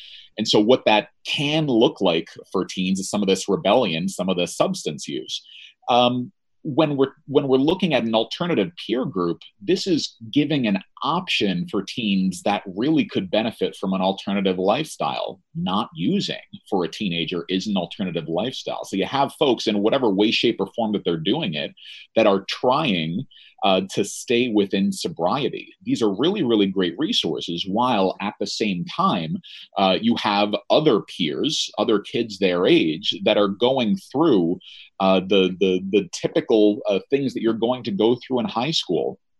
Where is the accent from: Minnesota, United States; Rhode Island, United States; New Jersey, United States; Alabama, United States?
New Jersey, United States; and again, I'm from New Jersey, it's about going to the Jersey Shore after the dance